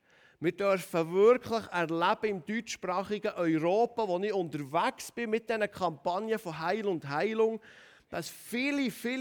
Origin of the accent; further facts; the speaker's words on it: Bern, Switzerland; Würde Tradiesli, haben wir auch gesagt, bei uns in Bern.